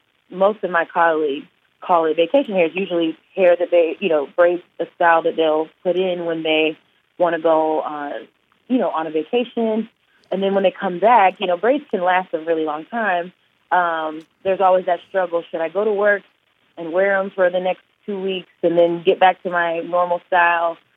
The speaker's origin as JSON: {"language": "English", "town": "Houston", "region": "Texas", "country": "United States", "tie": "born or raised there", "said": "So, yeah, like you said, I'm from Houston. My family is from Jamaica, and so braids are super common."}